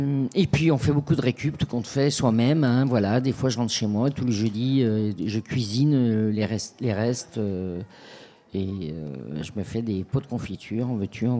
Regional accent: Lyon, Auvergne-Rhône-Alpes, France; j'habite depuis 30 ans dans la région, je viens de la région de Lyon sinon.

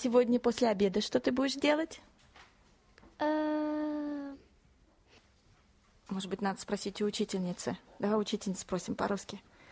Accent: Moscow, Russia; French is a second language; Je viens de Moscou, de la capitale de Russie.

